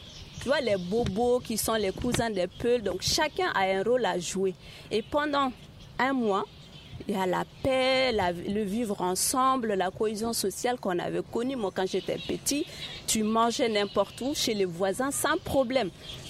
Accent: Mopti, Mali; Moi, je viens de Mopti. Et Mopti est un carrefour où se rencontrent tous les Maliens.

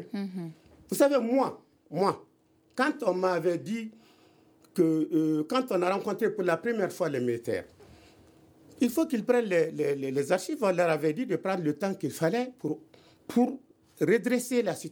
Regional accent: Goundam, Tombouctou, Mali; Moi, je suis du Nord. Hein. Mm-hmm. Je suis du Nord, originaire de la région de Tombouctou, précisément de Goundam.

